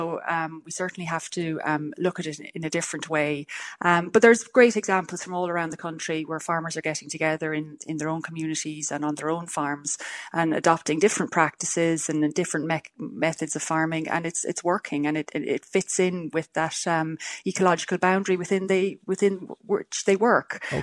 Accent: Connacht, Ireland; myself and Hildegard Nocton, the 2 super junior ministers, are from the West. I'm from Mayo originally.

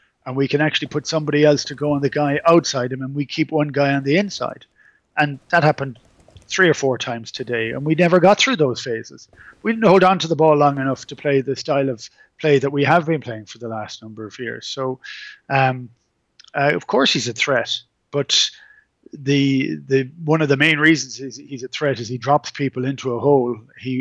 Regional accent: Ireland; It just wasn't a joy to watch as an Irish has-been or as an Irish fan.

